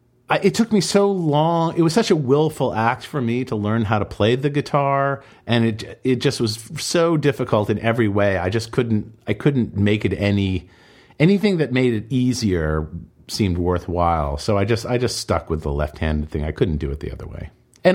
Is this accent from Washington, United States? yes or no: no; Boston, Massachusetts, United States; even just growing up in the Boston, like, the sort of burgeoning punk rock new wave scene of Boston in the 70s